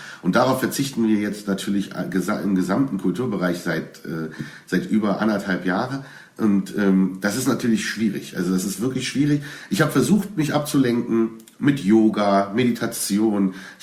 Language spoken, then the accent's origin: German; Berlin, Germany; natürlich ich als Berliner habe da natürlich einen besonderen Bezug dazu